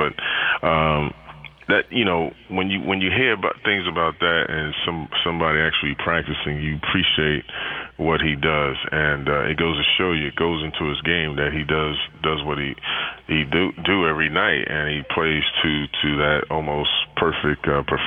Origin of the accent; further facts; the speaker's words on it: New York, United States; I mean, I'm from New York, and I'm rooming with a manager